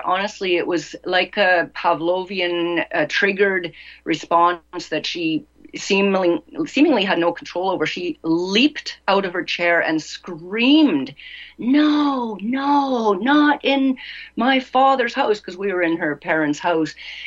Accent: Canada; No, I'm a free woman. I'm from Canada. I'm a free woman.

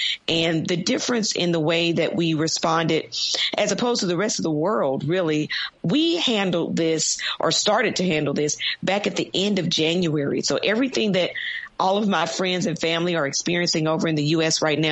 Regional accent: Tennessee, United States; also born or lived in London, United Kingdom; I'm originally from Tennessee.

